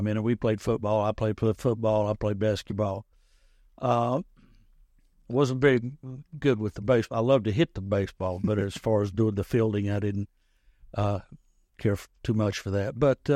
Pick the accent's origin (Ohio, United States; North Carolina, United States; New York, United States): North Carolina, United States; Winston-Salem; I grew up on Knollwood Street in Winston-Salem, across from Miller Park.